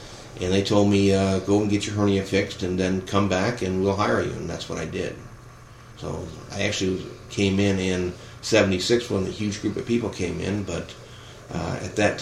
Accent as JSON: {"language": "English", "town": "Kalamazoo", "region": "Michigan", "country": "United States", "tie": "born or raised there", "also_born_or_lived": "Battle Creek", "said": "Kalamazoo is where I lived, and I was raised in Kalamazoo, but had to go to Battle Creek to go to a Protestant hospital to be born, so kind of an unusual story for the time."}